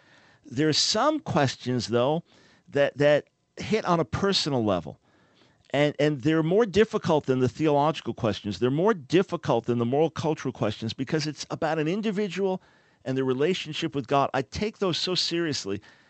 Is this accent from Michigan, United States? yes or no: no; Long Island, New York, United States; We're both from Long Island.